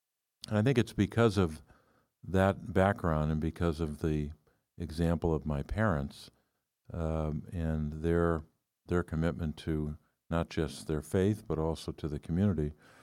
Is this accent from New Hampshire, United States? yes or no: no; Scranton, Pennsylvania, United States; But I grew up here in Scranton. I was born here at was then called the Mercy Hospital on Jefferson Avenue. I grew up in the Green Ridge section of Scranton.